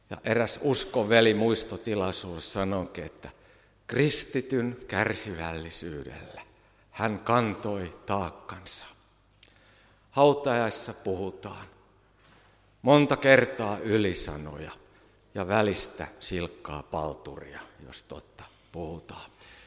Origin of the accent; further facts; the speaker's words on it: Pori, Satakunta, Finland; Sain eilen olla Porissa, entisessä kotikaupungissani